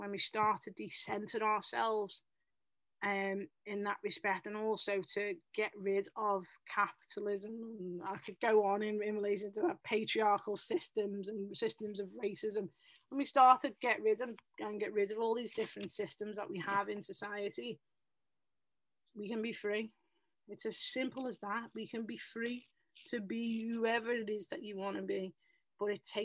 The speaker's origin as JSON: {"language": "English", "region": "North West England", "country": "United Kingdom", "said": "So this type of work, anti-racism work, is at the forefront of being a Scouser. So just be a Scouser and be proud in that respect, and definitively love on your people"}